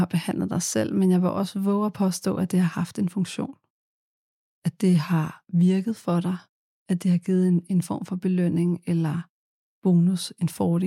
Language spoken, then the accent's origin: Danish; Central Denmark Region, Denmark; Det kan være, at jeg sætter et ekstra tryk på A'et, fordi jeg er fra Midtjylland.